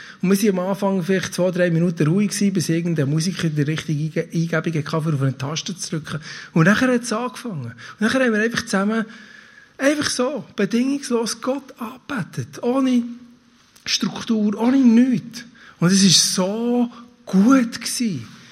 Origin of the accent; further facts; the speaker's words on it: Switzerland; Wir sind Schweizer, weil wir einfach können und weil wir den Stutz haben und Zeit haben.